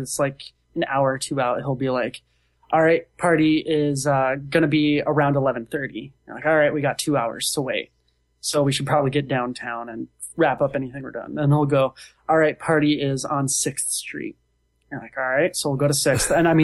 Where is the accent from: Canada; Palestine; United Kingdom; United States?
United States; Seattle, Washington; I'm from the Seattle area too, and I left, it was raining. I came back, it was raining.